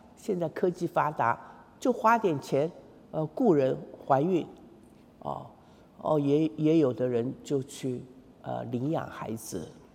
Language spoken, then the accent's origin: Chinese; Taiwan; 那我们从小在台湾那个比较传统的家庭长大，